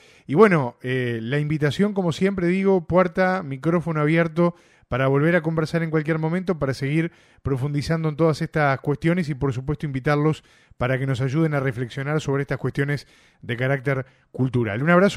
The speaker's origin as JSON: {"language": "Spanish", "country": "Uruguay", "said": "quiero volver un poco al Uruguay, porque en definitiva somos uruguayos y estamos metidos en este barco."}